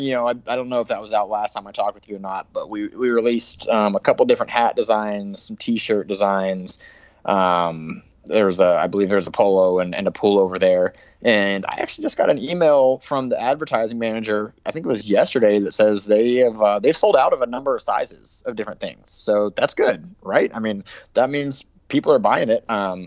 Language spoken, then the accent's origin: English; Utah, United States